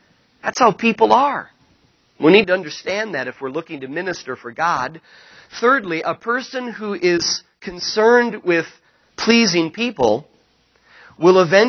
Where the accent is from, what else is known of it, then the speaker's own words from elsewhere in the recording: Utah, United States; I went to public school, and in junior high and high school, I grew up in Utah. I was the only Christian in my school